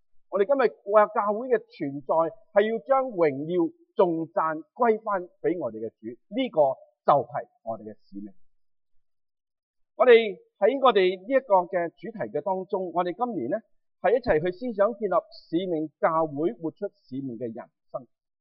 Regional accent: Chaozhou, Guangdong, China; 咁我哋潮州人呢，我哋就会讲平安啊。

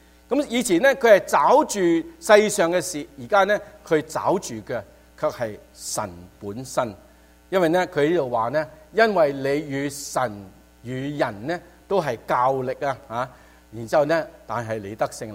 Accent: Sabah, Malaysia; also born or lived in Hong Kong; 我香港出世，跟住我爸爸去咗马来西亚啦，咁去咗沙巴呢个地方啊。咁沙巴咧嗰度咧就好多客家人嘅吓。

